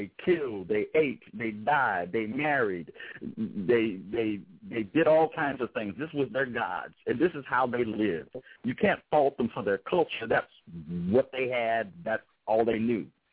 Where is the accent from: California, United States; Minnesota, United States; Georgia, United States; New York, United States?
California, United States; But me being a Californian, I don't and cannot conceive how they culturally accept, speak, eat, live, because we live different.